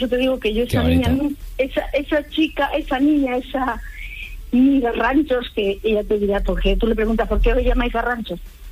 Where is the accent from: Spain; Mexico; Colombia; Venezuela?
Spain; Albacete, Castilla-La Mancha; moved away as an adult; now in Villarreal, Spain; yo soy de Albacete. Yo soy de Albacete y nosotros nos vinimos aquí a vivir cuando nos casamos, a Castellón, a Villarreal, Castellón.